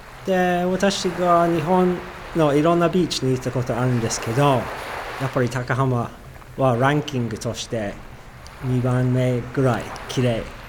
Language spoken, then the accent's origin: Japanese; United Kingdom; Japanese is a second language; now in Takahama, Japan; もともとイギリス出身で、今年の3月京都市から来ました、